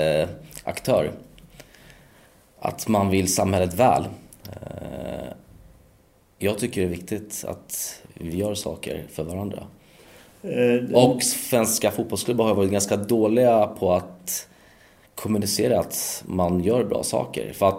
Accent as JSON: {"language": "Swedish", "country": "Poland", "said": "Och som sagt, jag kommer ju från Polen."}